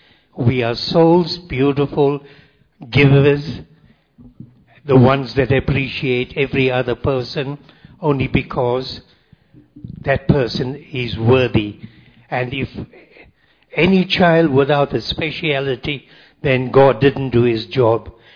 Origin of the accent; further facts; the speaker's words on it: South Africa; and I come from South Africa.